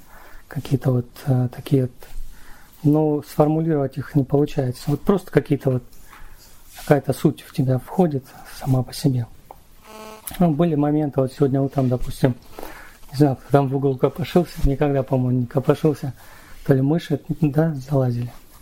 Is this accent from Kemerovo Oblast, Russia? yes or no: no; Stavropol, Stavropol Krai, Russia; я из Ставрополя.